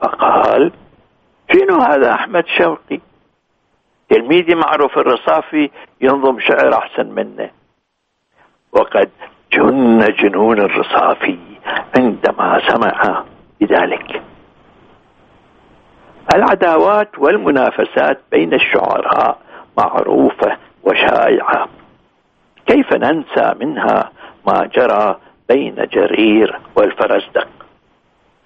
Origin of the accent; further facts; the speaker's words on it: Iraq; وعندنا في العراق